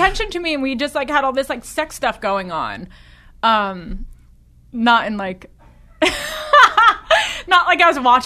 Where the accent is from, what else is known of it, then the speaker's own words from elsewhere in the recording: New York, United States; Like, so I grew up in Westchester.